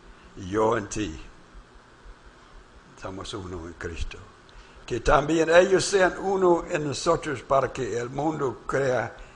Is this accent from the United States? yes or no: yes; Texas, United States; now in Mexico; Ahora yo soy yucatejano. Soy de Texas, no soy extraño. He sido emigrado acá, soy yucatejano.